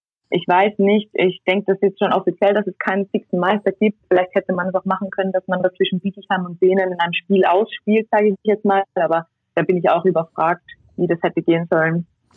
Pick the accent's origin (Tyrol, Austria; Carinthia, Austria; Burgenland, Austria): Tyrol, Austria; wir sind jetzt 2 Wochen in Tirol, da wo ich herkomme, in Quarantäne